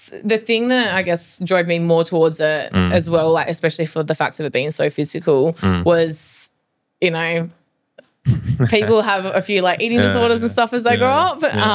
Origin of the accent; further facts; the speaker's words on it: Perth, Western Australia, Australia; So I did my apprenticeship in Perth because I'm from Perth.